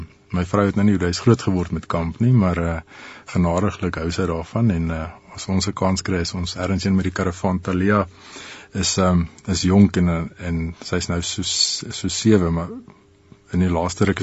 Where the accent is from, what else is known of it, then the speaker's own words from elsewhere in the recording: Pretoria, Gauteng, South Africa; Ek het in Pretoria groot geword en ek het nog altyd in Pretoria gebly.